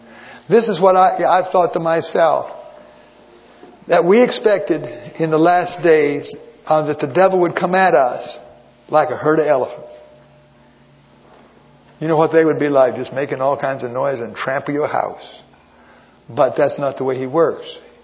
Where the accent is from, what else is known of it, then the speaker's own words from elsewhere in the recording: Florida, United States; And that is that I'm from Florida. I told you about that, didn't I? And there's hurricanes down there.